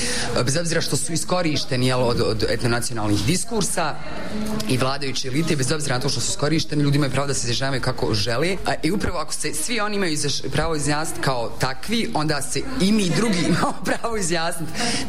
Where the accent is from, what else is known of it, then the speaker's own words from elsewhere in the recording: Bosnia & Herzegovina; Kao Bosanka i Hercegovka.